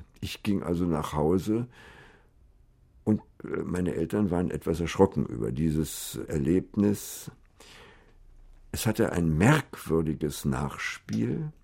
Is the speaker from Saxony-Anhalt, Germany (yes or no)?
no; Lankwitz, Berlin, Germany; ich bin ja in Lankwitz geboren, in Berlin, einem Vorort von Berlin